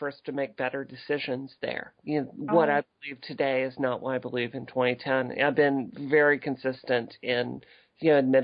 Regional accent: Mississippi, United States; growing up in Mississippi, I've seen the horrors of racism

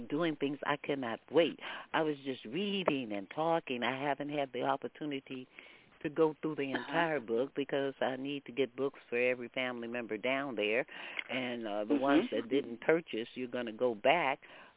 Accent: Houston, Texas, United States; And, you know, coming out of Texas my family is like in Lake Jackson, Arlington, Angleton, but I grew up in Houston

